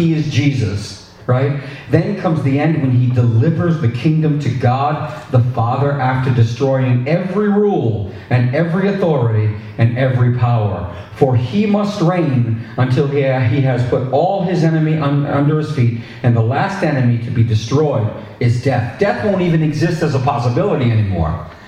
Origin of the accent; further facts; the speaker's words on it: Canada; I'm French Canadian myself